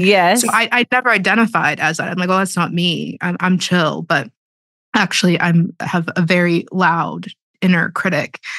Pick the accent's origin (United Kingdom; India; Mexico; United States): United States; Pittsburgh, Pennsylvania; I didn't really have many choices. I grew up in Pittsburgh. I grew up in the city